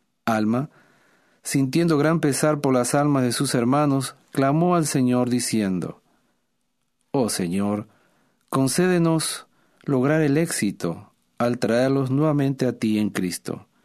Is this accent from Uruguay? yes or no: yes; Minas, Lavalleja, Uruguay; En Minas, mi ciudad natal en Uruguay, durante el invierno hace mucho frío.